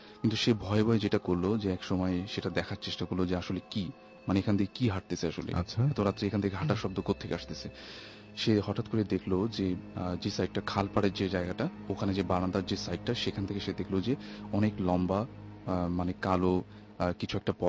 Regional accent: Dhaka, Dhaka Division, Bangladesh; পুরান ঢাকা থেকে এসেছি।

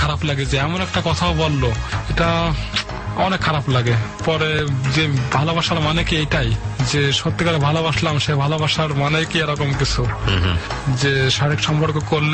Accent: Khulna, Khulna Division, Bangladesh; আমিও খুলনার স্থানীয় ছিল

